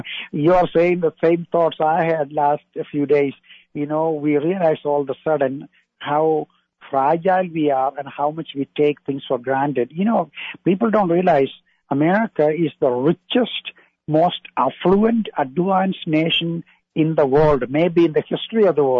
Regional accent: Niranam, Kerala, India; English is a second language; now in United States; my village name was mentioned, N-I-R-A-N-A-M, Niranam.

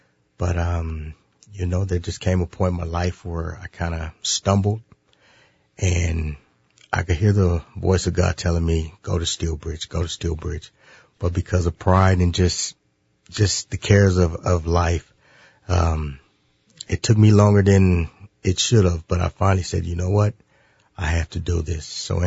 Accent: Albuquerque, New Mexico, United States; I'm from Albuquerque, New Mexico, actually.

